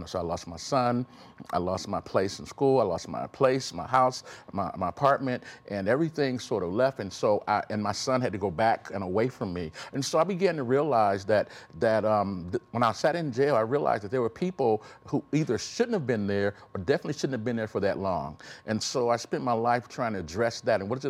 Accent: Elkhart, Indiana, United States; born there; I was born in Elkhart, Indiana, and one of the things, and my dad had a ninth grade education, and our family was the second black family in Elkhart.

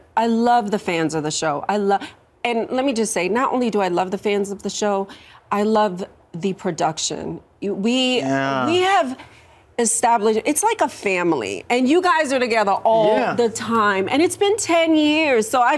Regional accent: New York, United States; You know, I mean, I grew up in New York, like, so

